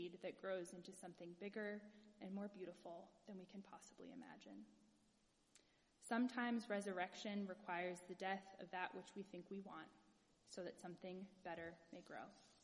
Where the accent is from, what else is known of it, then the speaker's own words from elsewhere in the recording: Pacific Northwest, United States; growing up in the Pacific Northwest, most mornings between November and March, my dad drove me to class completely in the dark.